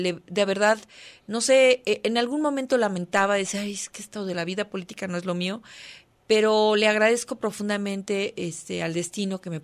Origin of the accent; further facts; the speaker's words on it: Guadalajara, Jalisco, Mexico; Yo soy nacida en Guadalajara. Soy orgullosa tapatía, mi mamá también es orgullosa tapatía, mi papá es de origen oaxaqueño, mi abuela juchiteca, entonces pues es una mezcla ruda ahí, ¿no? Una extraña mezcla ruda